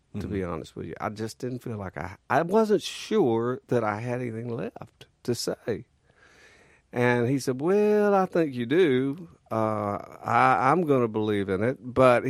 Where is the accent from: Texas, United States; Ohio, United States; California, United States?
Texas, United States; in Texas, growing up in Texas, we played dance halls, old dance halls, 100-year-old dance halls.